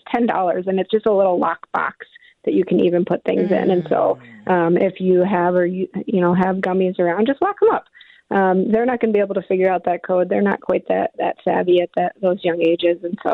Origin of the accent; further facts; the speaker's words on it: Chicago, Illinois, United States; because I'm actually originally from Chicago.